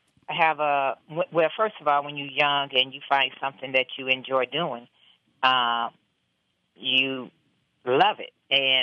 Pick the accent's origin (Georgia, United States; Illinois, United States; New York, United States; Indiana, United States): Illinois, United States; East St. Louis; growing up in East St. Louis, Illinois, and having a dream, wanting to do great things, but always having the community on my mind